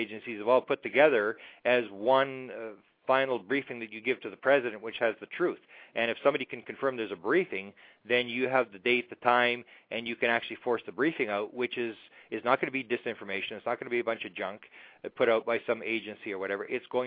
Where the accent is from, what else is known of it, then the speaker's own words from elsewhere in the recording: Canada; I'm a Canadian.